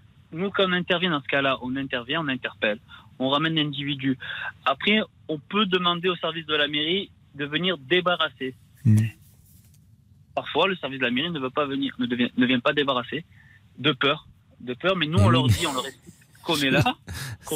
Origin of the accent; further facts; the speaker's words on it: Marseille, Provence-Alpes-Côte d'Azur, France; Je suis marseillais, j'ai grandi dans les quartiers nord. J'y vis.